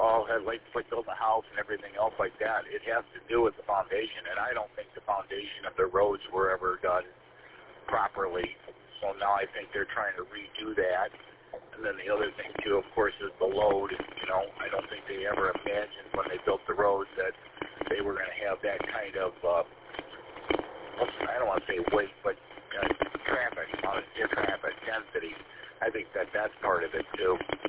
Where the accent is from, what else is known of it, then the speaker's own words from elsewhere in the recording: Chicago, Illinois, United States; because I grew up in the Chicago area